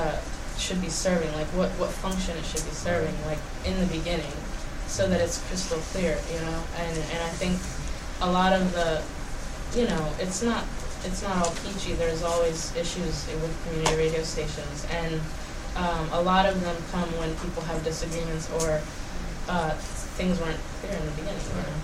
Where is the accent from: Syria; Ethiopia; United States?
Ethiopia; I'm from Ethiopia, and growing up when I was little, like, all we ever, like, we had a shortwave radio